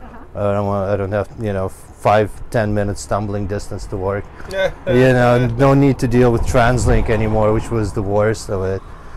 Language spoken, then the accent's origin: English; Ukraine; English is a second language